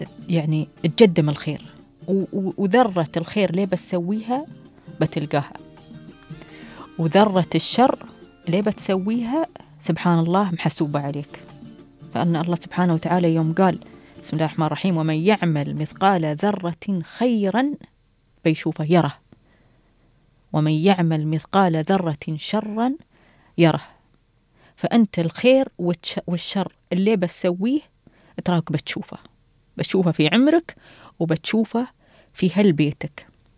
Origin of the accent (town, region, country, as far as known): United Arab Emirates; accent: Emirati